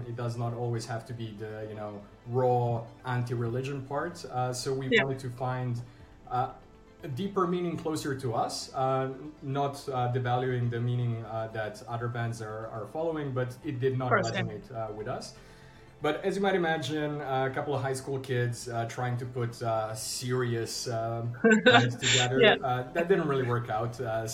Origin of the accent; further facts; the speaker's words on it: Serbia; English is a second language; moved away as an adult; now in Netherlands; I'm originally from Serbia, but living in Netherlands for the last 11 years.